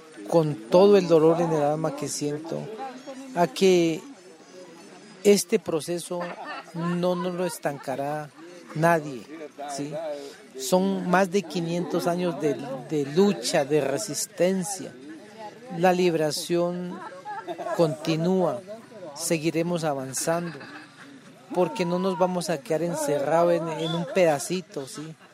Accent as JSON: {"language": "Spanish", "country": "Colombia", "said": "Somos personas, somos indígenas, de igual como cualquier colombiano."}